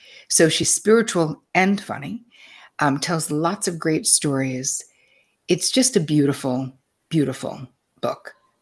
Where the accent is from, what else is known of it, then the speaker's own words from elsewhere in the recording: New York, United States; And I'm a New Yorker, so of course I think it's great.